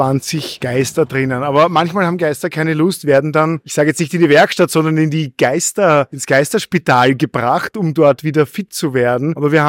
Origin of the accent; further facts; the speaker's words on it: Vienna, Austria; lebe ich ein großartiges, glückliches Leben mitten im Prater und bin im Looping aufgewachsen und in der Achterbahn zu Hause.